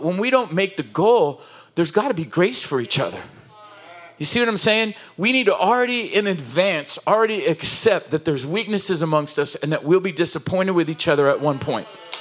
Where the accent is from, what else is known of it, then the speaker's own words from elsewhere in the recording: Oceanside, California, United States; I could think of other words, but I'm from Oceanside.